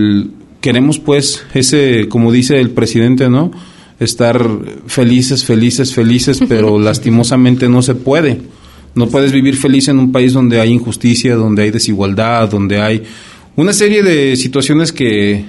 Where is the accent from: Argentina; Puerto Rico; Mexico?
Mexico; la vergüenza que podemos sentir nosotros como mexicanos de que nuestro país se debata entre cosas pues de este tipo tan desagradables